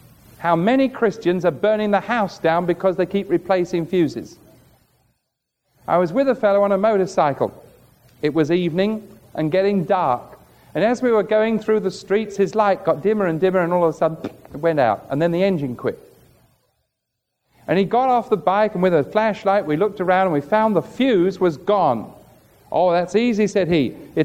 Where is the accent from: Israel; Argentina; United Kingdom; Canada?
United Kingdom; England; now in United States; I came from England. All of our electricity is 220.